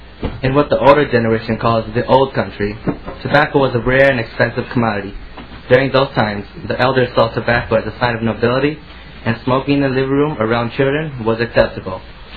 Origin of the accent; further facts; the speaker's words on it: Hastings, Minnesota, United States; born there; now in St. Paul, United States; I was born in Hastings, Minnesota, and I'm currently residing in St. Paul.